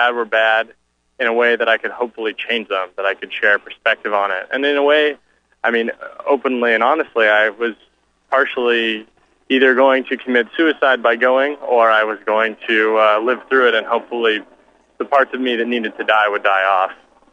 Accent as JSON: {"language": "English", "town": "San Francisco", "region": "California", "country": "United States", "tie": "born or raised there", "said": "from San Francisco. I grew up in a small town near there."}